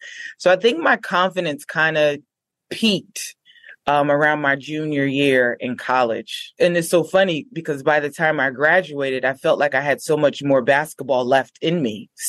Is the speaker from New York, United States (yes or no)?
no; Newark, New Jersey, United States; we grew up in Newark, but just a different side.